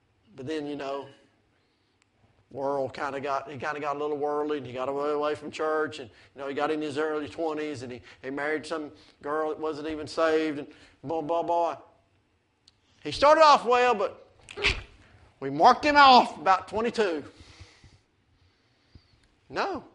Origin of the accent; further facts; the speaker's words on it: Andrews, North Carolina, United States; born there; And it says, in Andrews, North Carolina, on March the 3rd, 1965 … was born